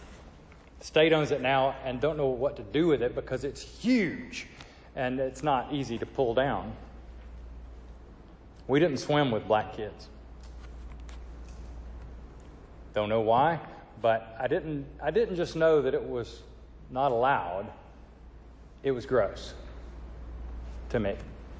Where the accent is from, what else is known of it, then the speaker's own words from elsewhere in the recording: Stone Mountain, Georgia, United States; I was raised in Stone Mountain, Georgia, home of the Klan.